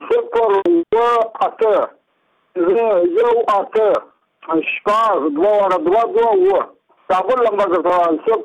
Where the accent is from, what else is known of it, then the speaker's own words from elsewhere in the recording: Badghis, Afghanistan; زه په خپله د بادغیس له ولایت یم. د مقرد ولسوالۍ یم.